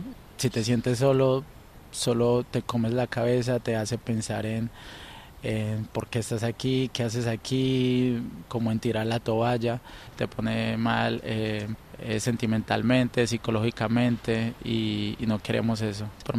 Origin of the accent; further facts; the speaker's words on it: Medellín, Antioquia, Colombia; tengo 28 años, soy de Colombia, de la ciudad de Medellín.